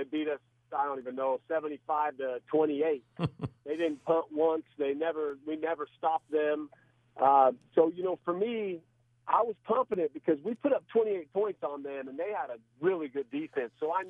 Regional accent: Boise, Idaho, United States; knowing like, hey, I'm from Boise, Idaho, and they're not known for big-time athletes.

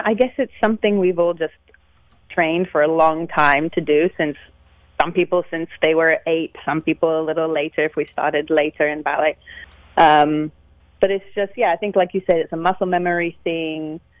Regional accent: United Kingdom; Well, I probably shouldn't say this as a British person, but I'm not really into the football.

